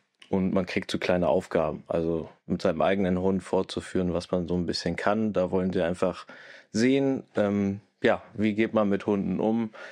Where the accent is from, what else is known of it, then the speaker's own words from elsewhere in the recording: Moringen, Lower Saxony, Germany; ich komme aus Moring